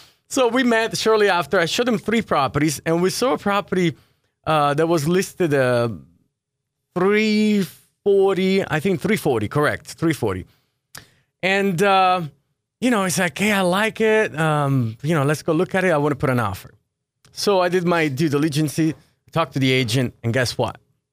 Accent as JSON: {"language": "English", "country": "Italy", "second_language": "English", "moved": "yes", "said": "When I moved here from Italy, I thought it was cool surfing, right?"}